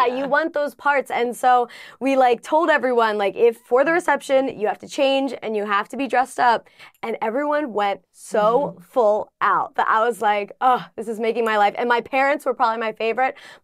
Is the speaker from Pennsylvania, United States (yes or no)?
yes; Pennsylvania, United States; I grew up in Pennsylvania in the middle of nowhere, in between the Amish country and Philly. Again, middle of nowhere farmland.